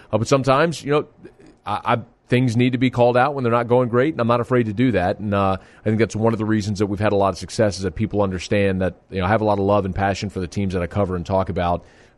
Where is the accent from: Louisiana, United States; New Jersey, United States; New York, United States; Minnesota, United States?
Louisiana, United States; Baton Rouge; also born or lived in New Orleans; I was born in New Orleans. I grew up in Baton Rouge. I went to LSU, and admittedly, I love LSU.